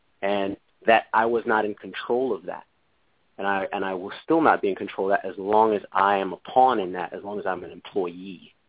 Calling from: Connecticut, United States; I'm calling from Connecticut.

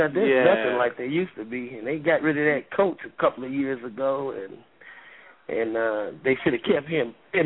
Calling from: Chicago, Illinois, United States; I'm calling from Chicago, and I happen to be your cousin.

